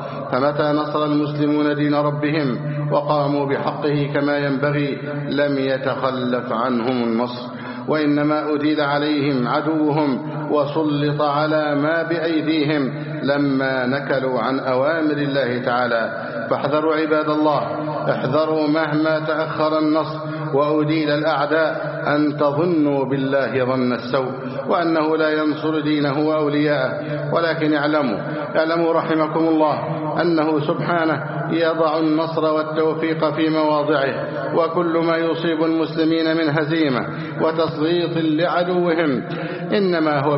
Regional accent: Egypt

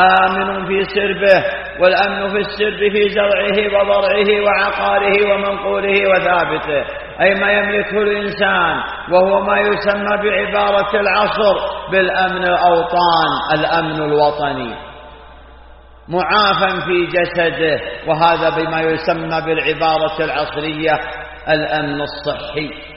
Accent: Saudi Arabia; بلادنا المملكة العربية السعودية

